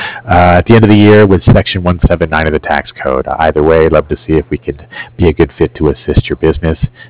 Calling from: Cardiff, Wales, United Kingdom; I'm calling from Cardiff. Spelled C-A-R-D-I-F-F.

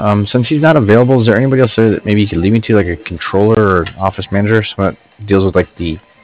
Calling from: Cardiff, California, United States; I'm calling from Cardiff.

